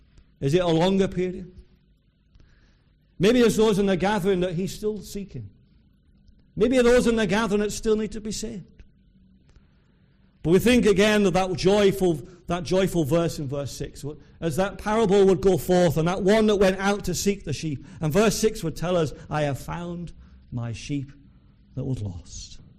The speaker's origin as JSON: {"language": "English", "region": "Yorkshire and the Humber", "country": "United Kingdom", "tie": "born or raised there", "said": "I come from North Yorkshire, and there's many a field in North Yorkshire with sheep in. And I was brought up in that county with many sheep on the fields."}